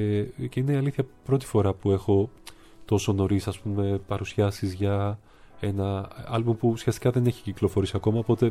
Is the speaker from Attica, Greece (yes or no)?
no; Zakynthos, Ionian Islands, Greece; Είμαι από τη Ζάκυνθο.